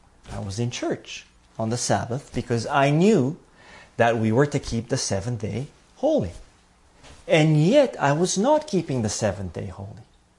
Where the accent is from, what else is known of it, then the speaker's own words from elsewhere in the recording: Bulgaria; For instance, as you all know, I grew up in Bulgaria. And in that part of the world, soccer is a big thing.